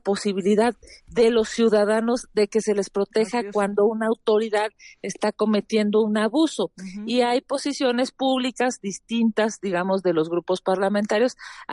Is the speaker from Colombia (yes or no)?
no; Mexico; porque es algo que nosotros hemos tenido durante siglos como mexicanos.